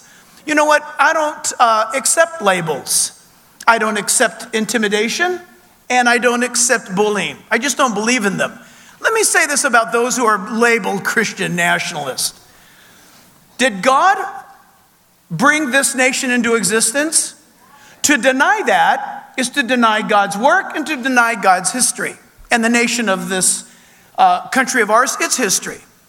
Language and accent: English; California, United States; Look, I hail from the People's Republic of California.